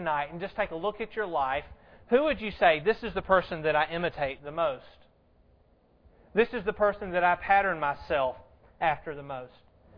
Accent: the South, United States; accent: Southern; I went to Indiana and I lived there for a little while, and when I got up there I found out I had a southern accent.

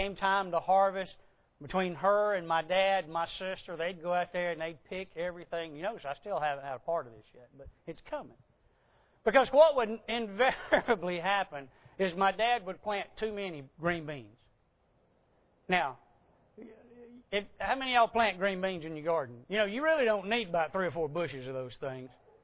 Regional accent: Madison, Wisconsin, United States; When I was growing up, I grew up down around Madison. My parents lived probably not, I don't know, a mile from the square.

